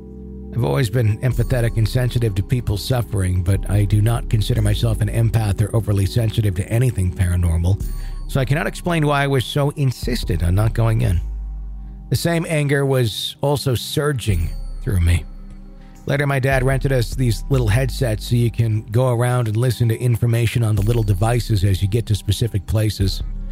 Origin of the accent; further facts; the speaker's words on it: North Carolina, United States; For context, I grew up near Fort Fisher, North Carolina, which was near an important port during the Civil War